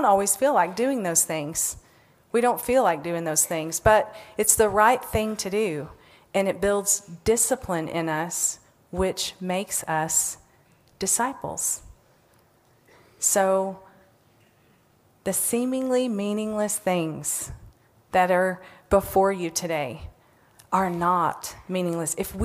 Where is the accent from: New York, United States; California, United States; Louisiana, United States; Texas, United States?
Texas, United States; Brownfield; I grew up in Brownfield, Texas, a little farming community, never thought I would ever leave Brownfield, much less travel around the world.